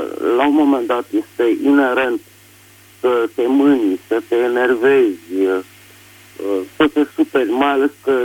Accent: Bucharest, Romania; sunt din București.

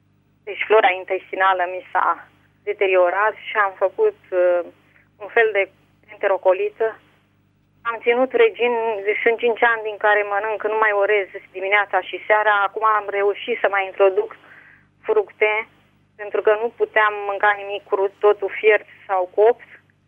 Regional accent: Craiova, Dolj, Romania; din Craiova.

